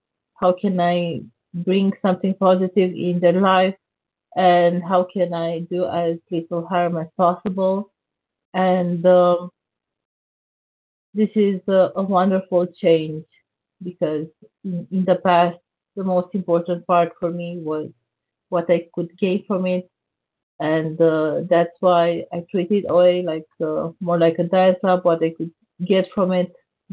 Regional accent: Romania; I'm from Romania.

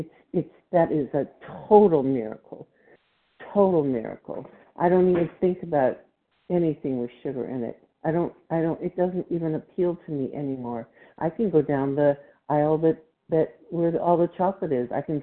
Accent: Texas, United States; I am from Texas.

